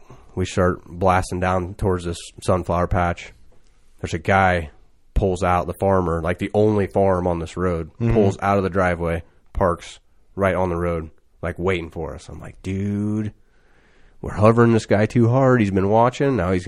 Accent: Illinois, United States; I'm from Illinois.

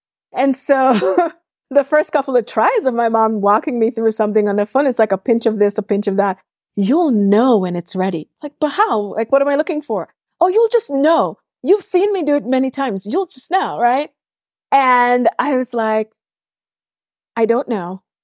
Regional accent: Georgetown, Demerara-Mahaica, Guyana; And we grew up in different parts of Guyana. So I grew up in Georgetown, which is the capital city.

